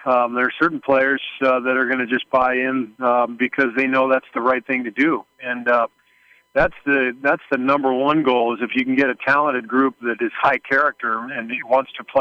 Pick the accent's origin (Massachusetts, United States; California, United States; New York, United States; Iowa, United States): California, United States; And I'm from California, which is important to me to be near my family.